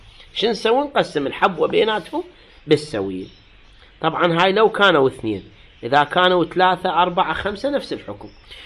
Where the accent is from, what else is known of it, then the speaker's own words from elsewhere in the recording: Iraq; هاي عندنا بالعراق يسموه سبيعي